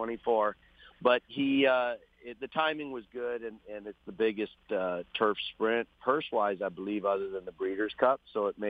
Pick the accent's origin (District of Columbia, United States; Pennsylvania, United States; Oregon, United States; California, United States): California, United States; Del Mar; The first one being at Del Mar, in my hometown, and running 1-2 was just incredible.